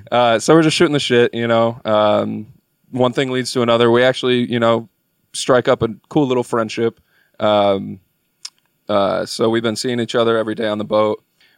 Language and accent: English; Bay City, Michigan, United States; I was born here in Bay City, lived here till I was 18 or 19, went to school at Garber.